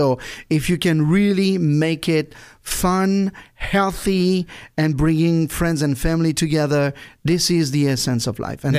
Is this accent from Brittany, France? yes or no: yes; Brittany, France; also born or lived in Jersey; I grew up in Brittany. I was born in on the island of Jersey, which is like, you know, surrounded by water.